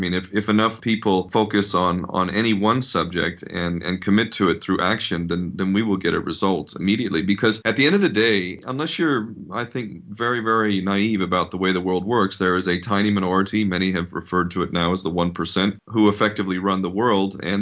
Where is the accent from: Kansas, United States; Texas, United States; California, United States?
California, United States; I'm American born and raised in California, middle class, white suburbia, you know, good, you know, childhood.